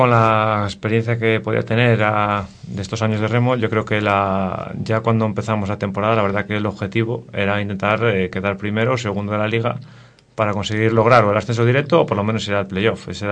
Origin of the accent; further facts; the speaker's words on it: Navia, Asturias, Spain; born there; Yo nací en Navia, que es un pueblo de costa, con mar, y siempre estuve vinculado a ese medio.